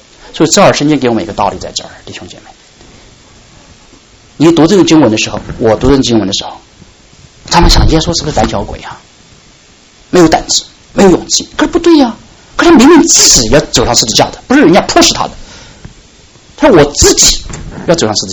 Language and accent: Chinese; China; 我们中国人说不大容易理解，我们都是中国来的